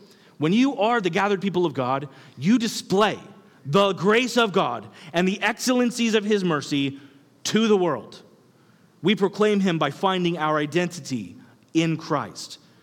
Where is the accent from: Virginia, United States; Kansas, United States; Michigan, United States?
Kansas, United States; I grew up in Kansas. I don't know if you know anything about that place. It is flat. I mean, super flat.